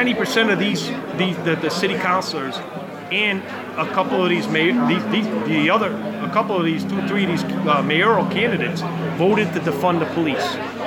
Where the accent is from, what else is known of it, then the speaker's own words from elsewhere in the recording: Springfield, Massachusetts, United States; Well, I grew up in Forest Park all my life and been a Springfield resident, partly in South End in Forest Park, single mother